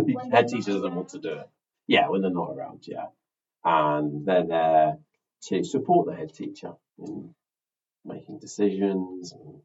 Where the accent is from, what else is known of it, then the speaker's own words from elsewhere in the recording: Windsor, South East England, United Kingdom; now in Chichester, United Kingdom; Well, I came from Windsor originally, around that sort of area where I grew up and went to school, and then I moved to Chichester for work in 2017, I think it was.